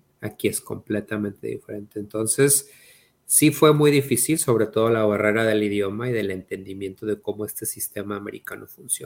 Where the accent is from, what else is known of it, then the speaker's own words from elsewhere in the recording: Mexico; moved away; no es lo mismo crear un plan de negocios en mi país de origen, México, a un plan de negocios en este país y navegar ese sistema